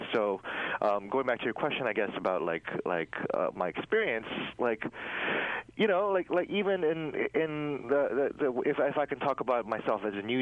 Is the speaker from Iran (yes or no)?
no; Guam; I'm originally born and raised on Guam, a much even smaller island community